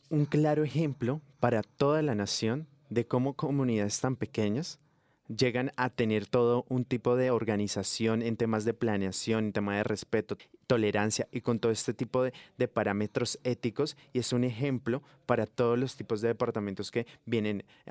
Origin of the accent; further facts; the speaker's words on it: Colombia; como colombianos